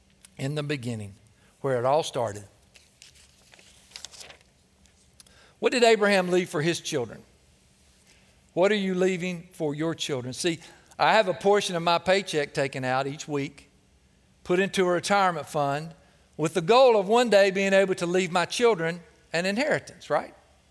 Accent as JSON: {"language": "English", "town": "Cleveland", "region": "Tennessee", "country": "United States", "tie": "born or raised there", "said": "You know, growing up in the Vatican City, Cleveland, Tennessee, of our denomination, I was taught really strictly everything that we did not believe."}